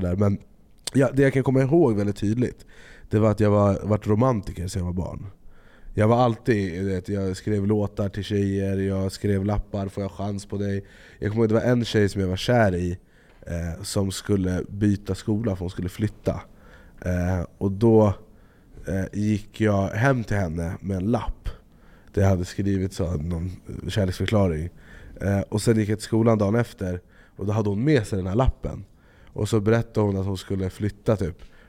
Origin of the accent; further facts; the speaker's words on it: Jordbro, Stockholm County, Sweden; jag är uppvuxen i Jordbro, som är en förort. Idag är den absolut vad man kallar för ett utsatt område.